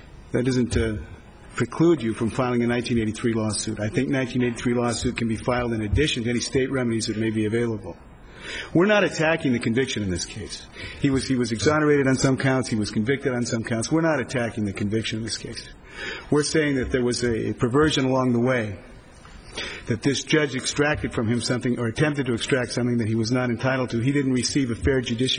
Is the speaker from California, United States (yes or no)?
yes; Bakersfield, California, United States; I'm an attorney from Bakersfield.